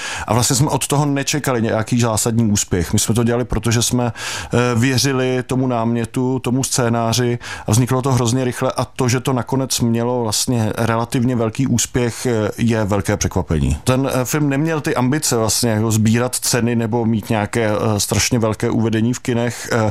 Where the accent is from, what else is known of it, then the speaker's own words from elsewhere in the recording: Chrudim, Pardubice Region, Czechia; now in Prague, Czechia; Já už teďka žiju v Praze, ale pocházím z Chrudimi, vyrůstal jsem tam